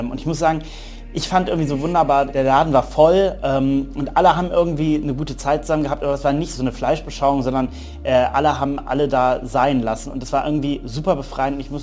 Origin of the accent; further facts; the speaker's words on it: Rhineland, Germany; also auch bei uns im Rheinland, das würde jetzt nicht groß auffallen